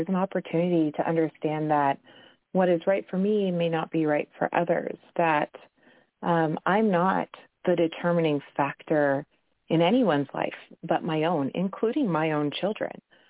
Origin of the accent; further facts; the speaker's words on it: Washington, United States; I grew up in Washington. I live in Washington